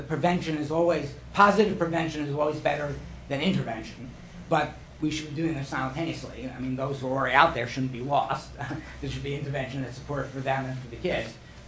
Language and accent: English; Brooklyn, New York, United States; born there; it looks like I come from Harvard, and I do, but I was born in Brooklyn, so I'm a realist and a pragmatist